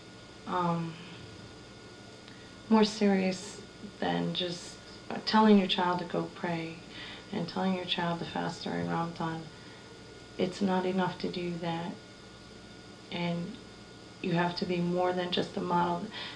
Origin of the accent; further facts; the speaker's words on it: United States; born there; I'm American born, having married my husband from Algeria.